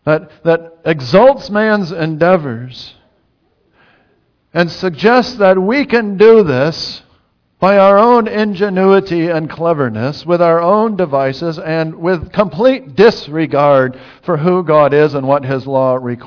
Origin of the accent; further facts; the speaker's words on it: United States; now in New Zealand; as an American, I have different words that I use in English than you do. In New Zealand.